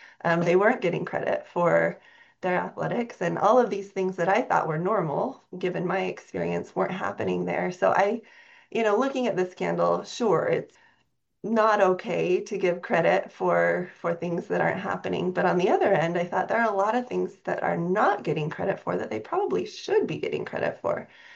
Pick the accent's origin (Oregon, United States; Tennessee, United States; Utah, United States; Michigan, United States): Oregon, United States; Sunriver; also born or lived in Portland; I'm original Oregonian, so I feel like I'm coming back to my roots.